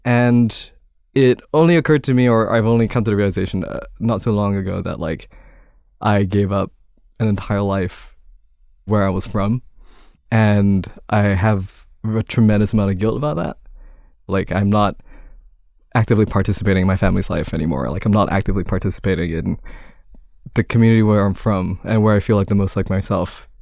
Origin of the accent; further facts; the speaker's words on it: Kuala Lumpur, Federal Territory of Kuala Lumpur, Malaysia; moved away; I'm from Kuala Lumpur, Malaysia originally.